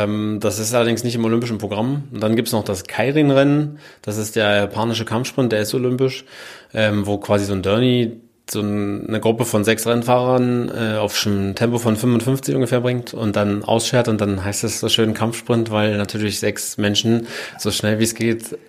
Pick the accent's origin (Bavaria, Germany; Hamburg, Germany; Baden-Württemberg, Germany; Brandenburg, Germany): Brandenburg, Germany; Cottbus; also born or lived in Berlin; hier bin ich groß geworden. Ja, ich meine, ich komme aus der Weltstadt Berlin, aber meine Heimat ist Cottbus geworden. Und ich bin sogar vor 24 Jahren schon im Sommer 2000 mit 13 Jahren hierher gegangen aufs Internat.